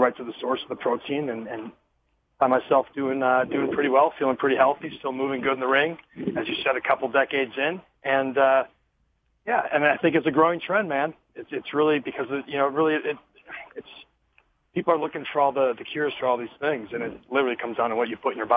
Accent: Wisconsin, United States; just talks about my journey growing up in Wisconsin, the Midwest, dairy and brats and burgers

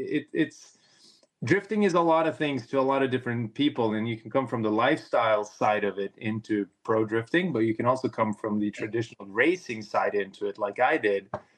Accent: Norway; I grew up in Norway, the deep forests of Norway

